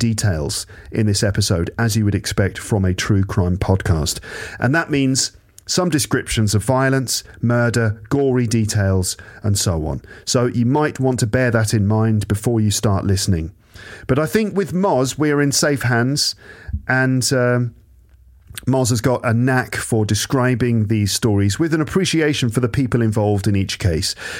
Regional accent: United Kingdom; I've noticed this not just as a British person myself, but just when communicating with people from different places

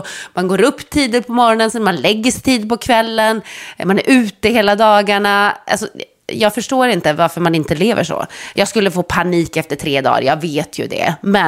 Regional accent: Norrland, Sweden; jag är själv från Norrland. Jag har själv flyttat från vildmarken.

